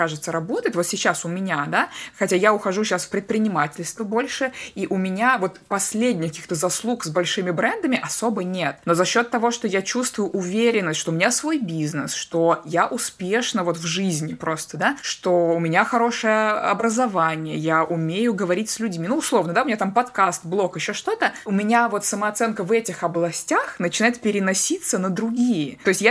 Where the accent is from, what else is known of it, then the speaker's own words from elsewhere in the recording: Russia; now in England, United Kingdom; Я когда переехала из России в Англию